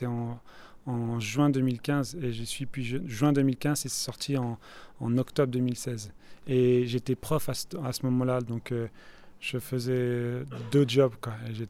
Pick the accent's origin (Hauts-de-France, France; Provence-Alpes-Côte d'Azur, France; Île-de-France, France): Île-de-France, France; Paris; now in Rennes, France; voilà Paris, voilà, et puis depuis 10 ans je suis en Bretagne à Rennes.